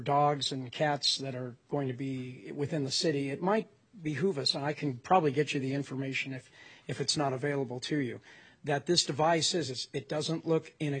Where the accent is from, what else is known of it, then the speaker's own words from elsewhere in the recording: California, United States; I come from Southern Cal